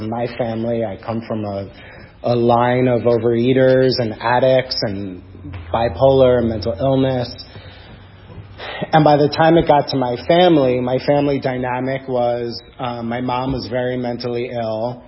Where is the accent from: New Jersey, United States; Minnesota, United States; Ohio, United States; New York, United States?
New York, United States; I grew up on Long Island. My dad was a very prominent doctor on Long Island